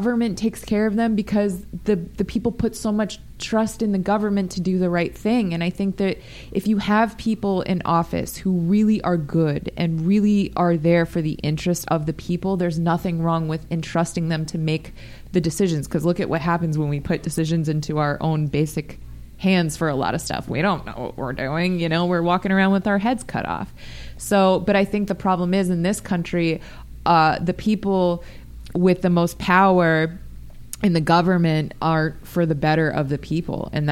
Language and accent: English; United States; Because honestly, as an American, I mean, do I think that kind of government control or whatever would work in America?